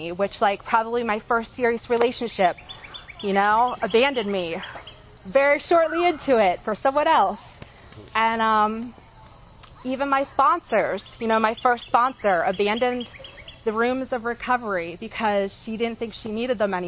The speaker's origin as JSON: {"language": "English", "town": "Patton", "region": "Pennsylvania", "country": "United States", "tie": "born or raised there", "said": "And I grew up in Patton, PA, which is like 30 minutes away in a really small town. And I have no desire to ever move back there."}